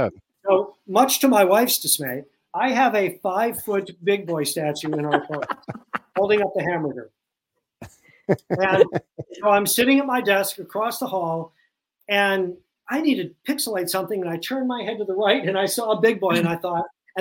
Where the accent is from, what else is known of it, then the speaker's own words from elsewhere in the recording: Cleveland, Ohio, United States; When I was in seventh grade, growing up in Cleveland, we had a field trip for the art class to the Salvador Dali Museum, which at the time was in Cleveland.